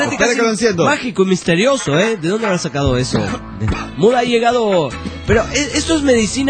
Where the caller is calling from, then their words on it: Nuevo León, Mexico; de Nuevo León, México.